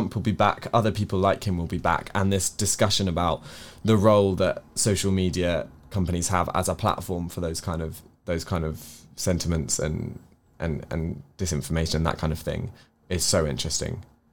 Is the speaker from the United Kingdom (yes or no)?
yes; England, United Kingdom; People can't tell from my accent. I am English. I do have Scottish family and Welsh family, but I do live in England.